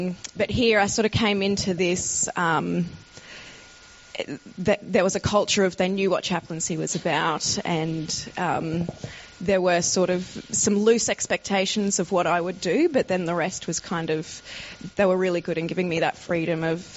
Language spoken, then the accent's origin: English; Toowoomba, Queensland, Australia; Toowoomba.